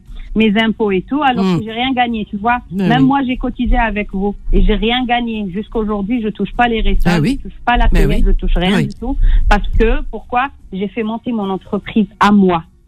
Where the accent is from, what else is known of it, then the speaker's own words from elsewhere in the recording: Algeria; moved away as an adult; now in France; Je venais d'arriver en France, de l'Algérie.